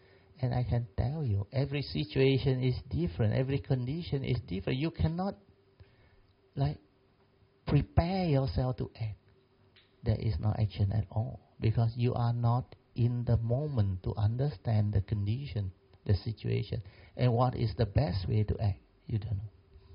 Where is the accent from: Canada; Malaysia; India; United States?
Malaysia; Alor Setar, Kedah; And my hometown is in Alostar. So that time, I have to travel from Alostar to Penang every week.